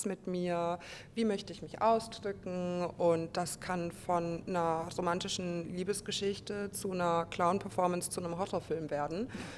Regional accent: Saxony, Germany; Ich komme aus der Nähe von Dresden, bin aber viel in Berlin und in Leipzig unterwegs

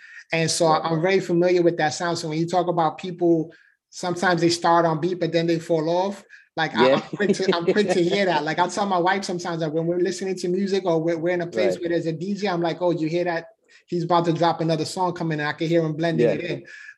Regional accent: New York City, New York, United States; I grew up on hip hop. You know, I'm from the Bronx. That's like hip hop hometown, right?

